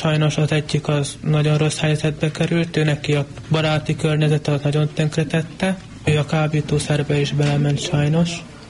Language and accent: Hungarian; Salgótarján, Nógrád, Hungary; Én Salgótarjánból jöttem, innen.